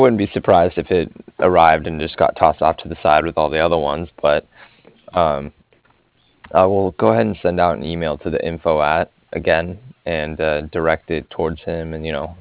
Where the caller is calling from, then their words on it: Cardiff, Wales, United Kingdom; and I'm calling from Cardiff.